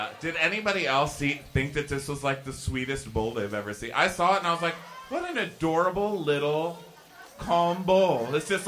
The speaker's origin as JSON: {"language": "English", "town": "El Paso", "region": "Texas", "country": "United States", "tie": "born or raised there", "said": "Growing up in El Paso, Texas, I saw reality shows before they came out, okay? EP, bitch."}